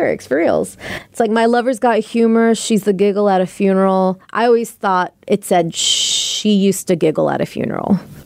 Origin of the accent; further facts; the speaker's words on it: Ireland; Growing up in Ireland, the church is always there.